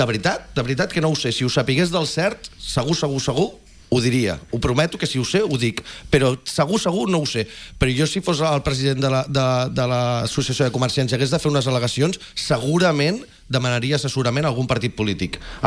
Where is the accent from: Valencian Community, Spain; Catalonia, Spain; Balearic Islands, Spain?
Catalonia, Spain; Calella; Jo sóc un ciutadà de Calella